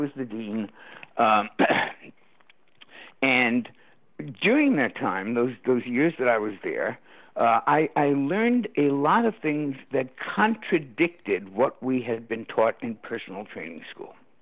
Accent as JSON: {"language": "English", "town": "New York City", "region": "New York", "country": "United States", "tie": "born or raised there", "said": "And then one day I was actually doing a show in my hometown of New York City"}